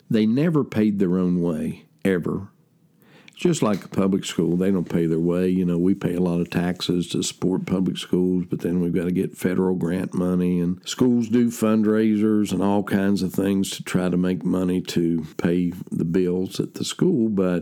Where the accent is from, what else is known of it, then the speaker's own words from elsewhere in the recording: Huntington, West Virginia, United States; Now, in the 1970s, in my hometown, or the hometown surrounding area of Huntington, West Virginia